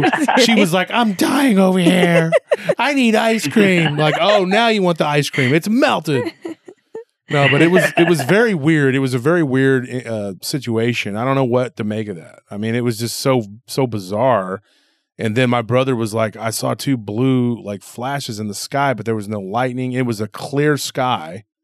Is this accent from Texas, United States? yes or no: yes; Texas, United States; Well, I'm from Texas, and I don't go.